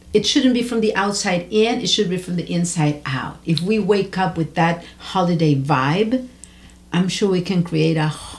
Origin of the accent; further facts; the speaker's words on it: Lima, Peru; But I also, growing up in Lima where the sun never comes out before noon, it's the time that you feel more energized